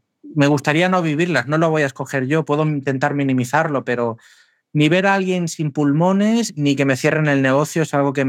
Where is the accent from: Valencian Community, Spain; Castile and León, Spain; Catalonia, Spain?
Catalonia, Spain; Como buen catalán, pagar impuestos no me gusta mucho